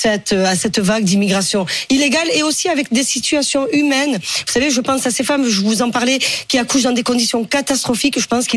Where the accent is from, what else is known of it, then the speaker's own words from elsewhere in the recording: Marseille, Provence-Alpes-Côte d'Azur, France; Les Alpes-Maritimes ou Marseille. Regardez, je suis marseillaise.